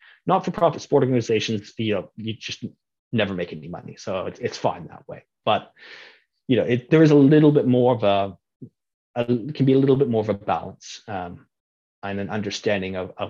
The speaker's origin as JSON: {"language": "English", "town": "Calgary", "region": "Alberta", "country": "Canada", "tie": "born or raised there", "said": "I grew up in Calgary."}